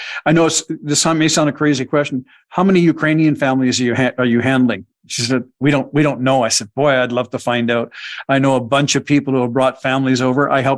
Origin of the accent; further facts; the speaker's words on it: Canada; I'm Canadian. I apologize.